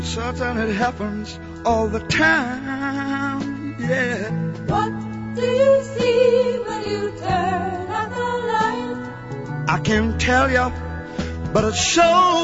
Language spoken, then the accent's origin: Spanish; La Guajira, Colombia; Somos de La Guajira, al norte, límites a Venezuela, por Maracaibo.